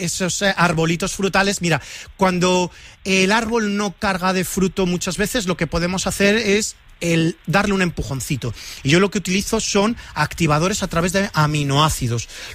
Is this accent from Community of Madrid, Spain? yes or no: no; Valencian Community, Spain; Yo a ti te voy a recomendar como buen valenciano el cumquat.